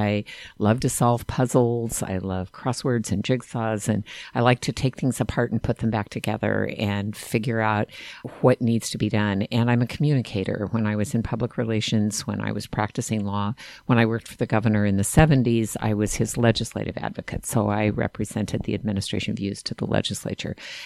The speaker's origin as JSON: {"language": "English", "region": "California", "country": "United States", "tie": "born or raised there", "said": "We grew up in Kings County, but we moved back to Tulare County, which is a very Republican part of California."}